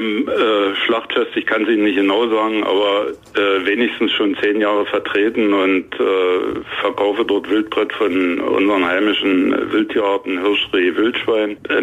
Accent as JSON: {"language": "German", "region": "Brandenburg", "country": "Germany", "said": "Ich komme aus dem Schliemener Land und Schliem ist fest verbunden mit dem Weinbau."}